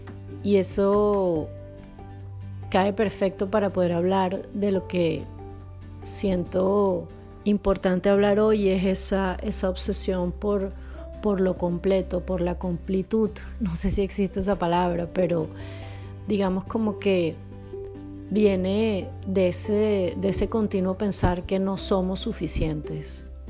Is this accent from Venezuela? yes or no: yes; Venezuela; En una cultura como la latina en Venezuela, la cultura que yo crecí, es muy fácil como mujer crecer pensando que tú tienes que cumplir con toda una serie de patrones